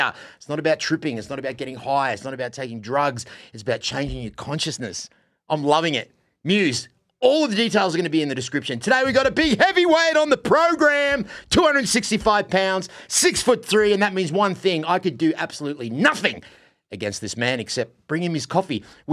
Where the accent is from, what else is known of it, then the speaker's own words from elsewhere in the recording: Australia; moved away; I'm from Australia, so even though I've been here for 22 years, I'm still not a citizen yet